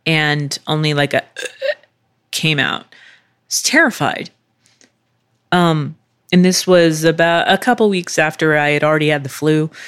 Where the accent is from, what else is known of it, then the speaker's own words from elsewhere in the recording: Texas, United States; also born or lived in Philadelphia, Pennsylvania / Virginia Beach / Chula Vista, California; I say as a Texan, which some people have a problem with, because technically I was not born in Texas. I was born in Philly, not West Philly, nothing like that, in Philadelphia, Pennsylvania.